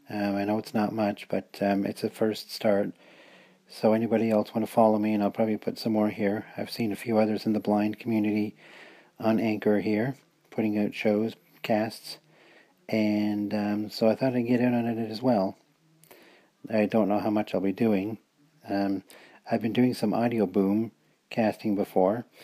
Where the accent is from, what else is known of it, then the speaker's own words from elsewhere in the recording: Niagara-on-the-Lake, Ontario, Canada; also born or lived in St. Catharines, Canada; I've been growing up in Niagara-on-the-Lake and St. Catharines and sort of living in Heflin some and here in Canada some.